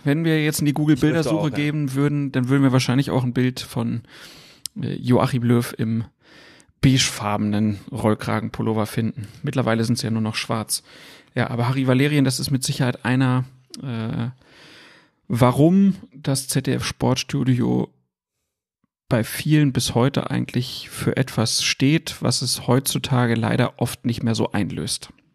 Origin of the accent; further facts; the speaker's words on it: Hanover, Lower Saxony, Germany; Ich komme aus Hannover.